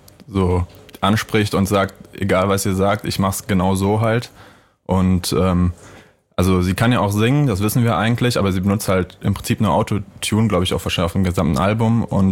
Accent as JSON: {"language": "German", "town": "Cologne", "region": "North Rhine-Westphalia", "country": "Germany", "said": "Aus Köln."}